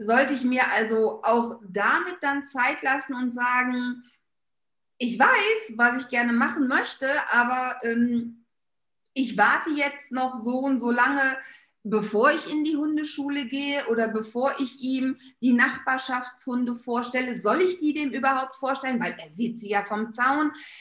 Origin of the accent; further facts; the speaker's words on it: North Rhine-Westphalia, Germany; wie man bei uns im Ruhrpott immer so schön sagt.